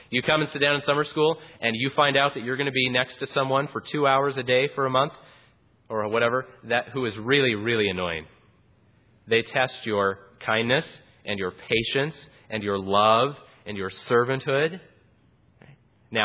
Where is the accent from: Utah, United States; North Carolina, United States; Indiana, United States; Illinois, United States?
Utah, United States; Salt Lake City; I grew up in Salt Lake City, Utah, and in our backyard, we had three big peach trees.